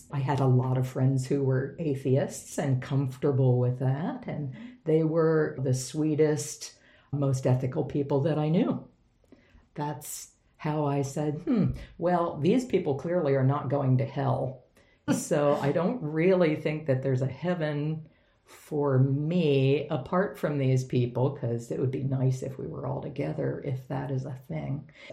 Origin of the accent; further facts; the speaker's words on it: Maryland, United States; In Western Maryland, pretty much everybody is Lutheran. So that's what happened to us. We grew up in the Lutheran church